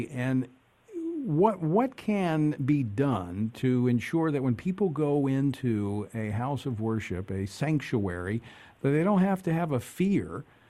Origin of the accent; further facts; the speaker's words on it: Louisiana, United States; Of course, there was actually an attack in my home state of Louisiana earlier this month.